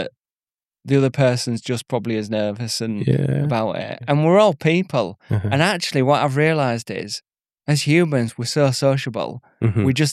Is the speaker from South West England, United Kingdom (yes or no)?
no; Bridlington, Yorkshire and the Humber, United Kingdom; accent: Yorkshire; now in Leeds, United Kingdom; And then I was brought up in Bridlington on the East Yorkshire coast.